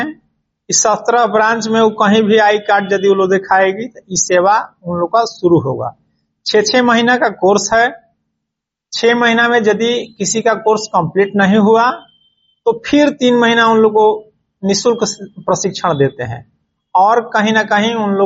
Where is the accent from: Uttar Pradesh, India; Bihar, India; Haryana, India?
Bihar, India; Pokhraha; हम बक्सर जिला के एक नागरिक हैं। … ग्राम पोस्ट पोखरहा, थाना ब्रह्मपुर, जिला बक्सर, एक स्थायी निवासी हूं।